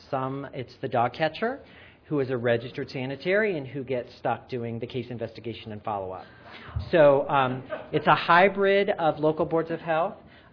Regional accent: Massachusetts, United States; I'm from Massachusetts

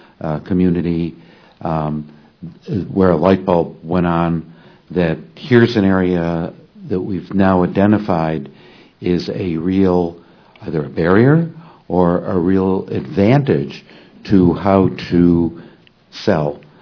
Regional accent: New York, United States; from New York State.

